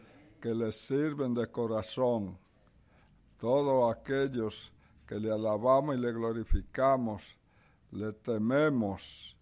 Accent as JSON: {"language": "Spanish", "town": "Santo Domingo", "region": "Distrito Nacional", "country": "Dominican Republic", "said": "vengo de Santo Domingo, República Dominicana"}